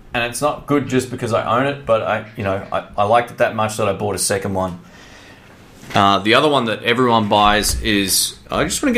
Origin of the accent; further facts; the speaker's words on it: Australia; I'm Aussie too.